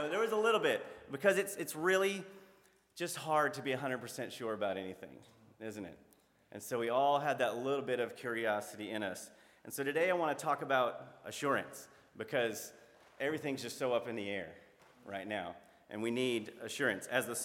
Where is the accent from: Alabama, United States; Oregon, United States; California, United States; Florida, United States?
Alabama, United States; Mobile; We are from Alabama. My family's from Mobile, Alabama, and her family's from Southside, where we are. I was a military kid. My dad was in the military. We went all over the globe.